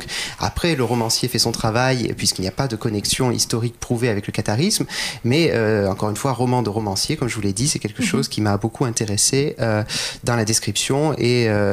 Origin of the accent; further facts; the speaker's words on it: Nouvelle-Aquitaine, France; comme je suis moi-même historien de formation, c'est vrai que c'est quelque chose que j'avais envie de fournir un petit peu à ma région d'origine, une sorte de mythologie limousine